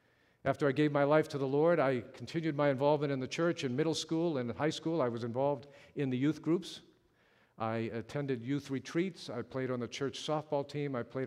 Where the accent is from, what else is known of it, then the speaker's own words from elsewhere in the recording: Lowell, Massachusetts, United States; also born or lived in Boston, United States / Medford, United States; I was born in Boston, but lived in Medford for the first 4 years of my life. At the age of four, my family moved to Lowell, Massachusetts